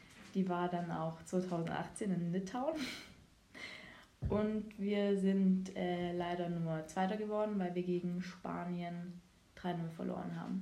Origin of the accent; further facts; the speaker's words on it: Ravensburg, Baden-Württemberg, Germany; Also ich komme ja aus Ravensburg und der nächste Verein war da eigentlich in Stuttgart.